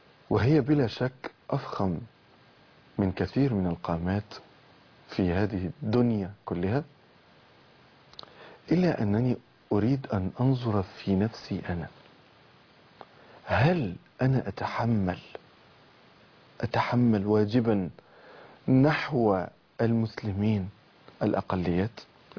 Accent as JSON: {"language": "Arabic", "country": "Egypt", "said": "أنت شغوف بأن تعرف ترتيب بلدنا مصر"}